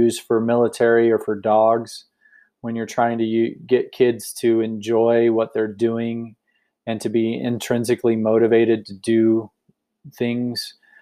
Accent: Idaho, United States; born there; Family's originally from here. I was born in Idaho. I was wanting to get out of Phoenix.

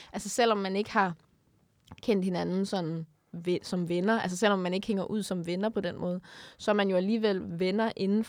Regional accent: Odense, Region of Southern Denmark, Denmark; og jeg kommer jo fra Odense.

